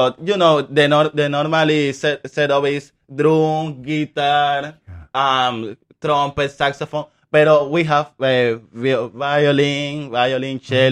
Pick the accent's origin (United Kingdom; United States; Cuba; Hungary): Cuba; English is a second language; moved away; I'm from Cuba. In Cuba, we don't have internet.